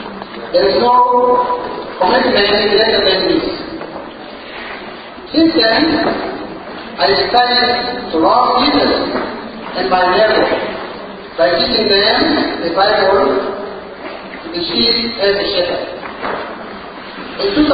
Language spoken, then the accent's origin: English; South Sudan; born there; I was born in 1978 in South Sudan. My father is a Muslim and my mother is a Christian.